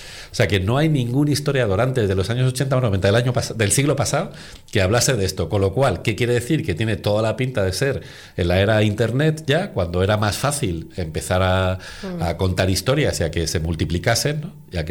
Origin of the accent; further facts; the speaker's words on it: Spain